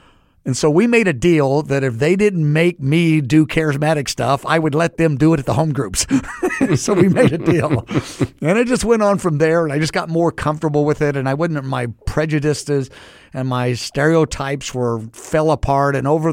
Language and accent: English; Kansas City, Missouri, United States; Because I grew up in Kansas City. I'm at the University of Missouri.